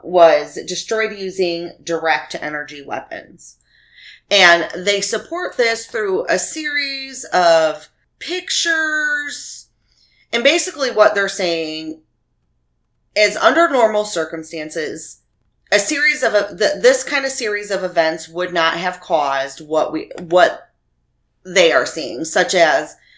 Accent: United States; because I'm American, did not have that technology.

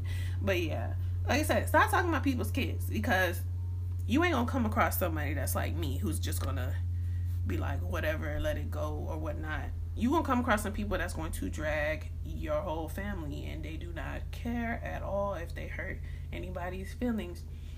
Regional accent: United States; Cause I mean, it's part of me, you know, I grew up in America. It's part of me. I mean, there's a reason why my family came to America.

